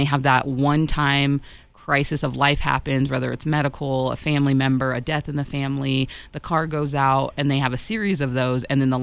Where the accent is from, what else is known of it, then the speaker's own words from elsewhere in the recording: Texas, United States; I'm from here